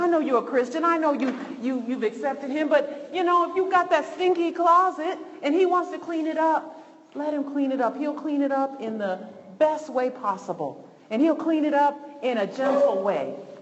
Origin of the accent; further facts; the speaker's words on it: New York, United States; You know, I should say in Colorado, man, I'm from New York, but man, you guys got all kind of stuff.